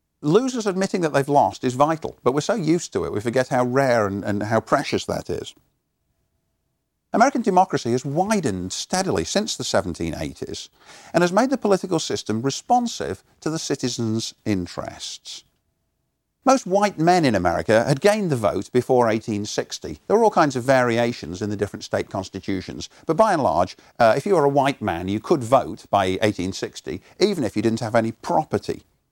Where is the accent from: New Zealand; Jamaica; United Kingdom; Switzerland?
United Kingdom; now in United States; growing up in Britain, I never had any kind of citizenship education.